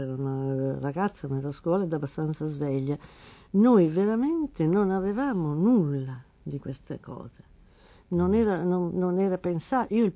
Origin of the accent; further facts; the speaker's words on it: Trieste, Friuli-Venezia Giulia, Italy; born there; mia madre era figlia di un ufficiale austriaco, mio padre era dalmata. Siamo nati a Trieste, ci sono ascendenze ungheresi